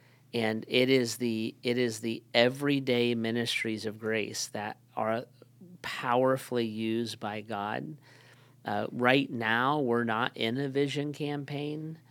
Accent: Akron, Ohio, United States; I also say we're from Akron, so we don't have a sugar daddy. we're not in Houston where there's an oil baron.

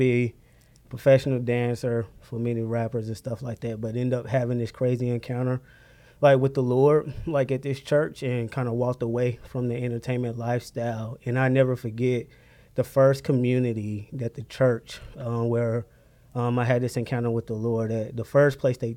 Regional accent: Gaffney, South Carolina, United States; we took y'all to my hometown, Gaffney

